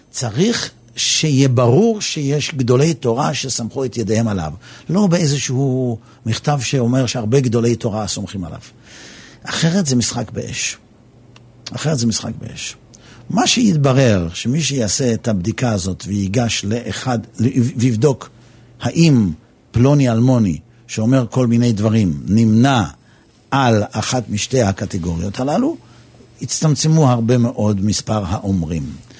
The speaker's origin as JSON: {"language": "Hebrew", "town": "Netanya", "region": "Central District", "country": "Israel", "tie": "born or raised there", "said": "נתניה אני מכיר כי את כף ידי, אני גדלתי שם."}